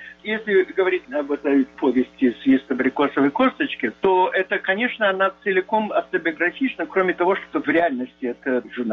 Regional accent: Odesa, Odesa Oblast, Ukraine; Но поскольку я родился и вырос в Одессе, это как бы было частью настроение в Одессе.

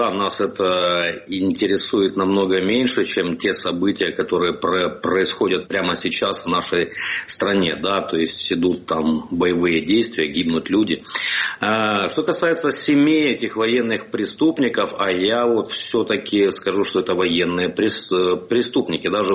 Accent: Donetsk, Donetsk Oblast, Ukraine; Более 9 лет Донецк, мой родной город.

